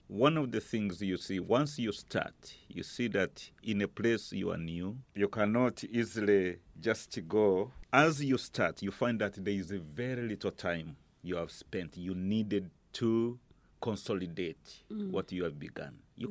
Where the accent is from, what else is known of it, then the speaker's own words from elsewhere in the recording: Uganda; I'm from Uganda by nationality.